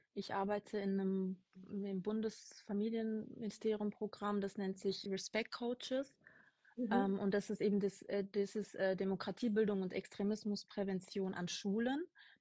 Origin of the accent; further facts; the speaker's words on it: Stuttgart, Baden-Württemberg, Germany; Ich bin Stuttgarterin, bin auch in Stuttgart aufgewachsen und habe soziale Arbeit studiert